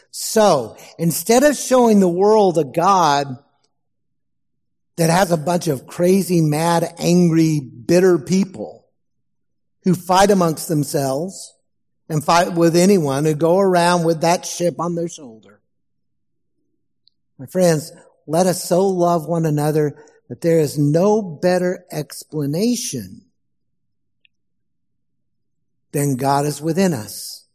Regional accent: Texas, United States; And in my home state, Northeast Texas, in 2021, for a large number of people, it still doesn't make sense.

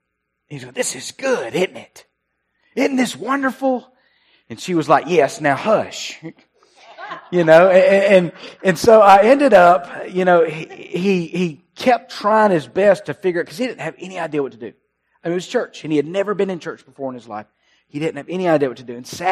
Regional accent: McGee, Mississippi, United States; And then I said, I'm from McGee. And so it was a little bit different. And everybody kind of looked at me strange. … And I started a church or planted a church in McGee

